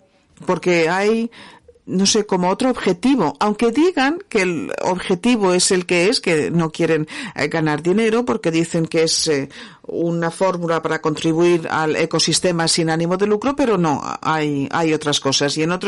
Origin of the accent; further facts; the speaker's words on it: Spain; Así que conozco bien los dos países, como español, claro